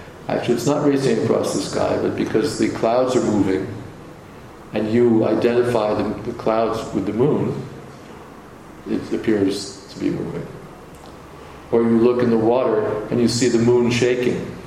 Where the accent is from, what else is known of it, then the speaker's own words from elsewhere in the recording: South Africa; But I identify myself as South African, and therefore when South Africa wins a soccer match, I think, "We won."